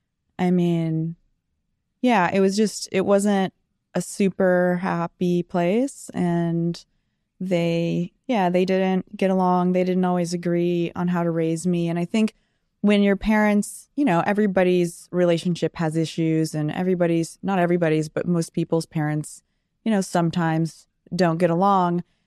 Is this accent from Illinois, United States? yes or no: no; San Diego, California, United States; born there; I was born in San Diego at Sharp Memorial Hospital, only child, eternally an only child.